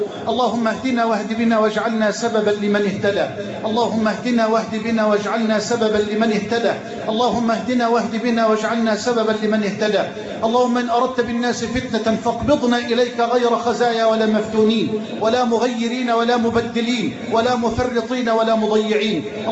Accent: Egypt; اللهم اجعل بلدنا مصر أمنا أمانا سخاء رخاء

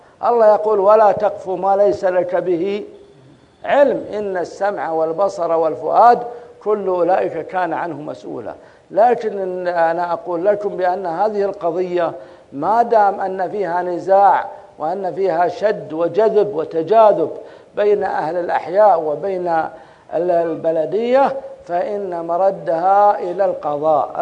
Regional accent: Saudi Arabia; ولو كانت عندنا في السعودية وجاءت للإفتاء سيحيلها للمحكمة، لأن فيها أطراف

